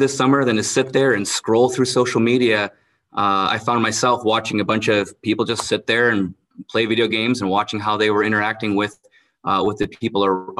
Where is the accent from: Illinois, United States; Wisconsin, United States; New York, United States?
Wisconsin, United States; Kenosha; Long story short as possible, born and raised in Kenosha